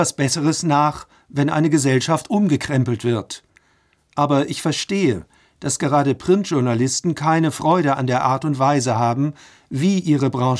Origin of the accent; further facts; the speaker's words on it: United Kingdom; German is a second language; Ich bin in Großbritannien aufgewachsen. In meiner Jugend konnte